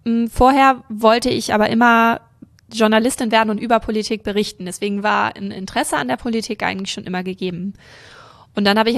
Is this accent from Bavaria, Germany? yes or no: no; Rendsburg, Schleswig-Holstein, Germany; born there; ich bin in Rendsburg geboren. Ja. Das ist die einzige Verbindung, die ich zu dieser schönen Stadt sonst habe.